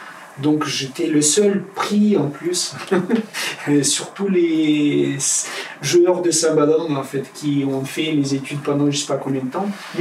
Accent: Moldova; French is a second language; now in France; Je viens de Moldavie. La Moldavie, c'est un tout petit pays qui est situé entre la Roumanie et l'Ukraine.

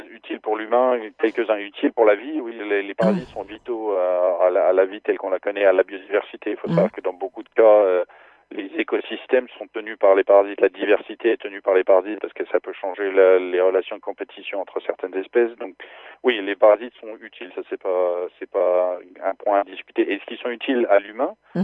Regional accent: France; j'ai grandi en France avec des chats

